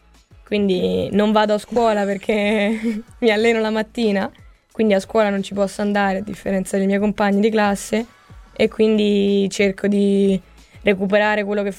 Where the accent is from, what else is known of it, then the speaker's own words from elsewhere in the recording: Rome, Lazio, Italy; Sono scontata, vengo da Roma, lo so.